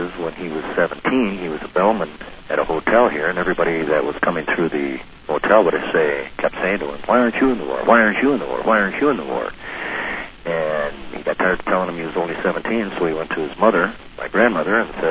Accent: Rochester, Minnesota, United States; born there; I was born in Rochester, Minnesota, 1949, small town, home of the Mayo Clinic, the average upbringing.

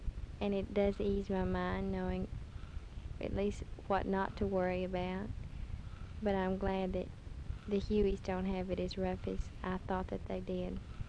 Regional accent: Texas, United States; there'll be no doubt I'm from Texas.

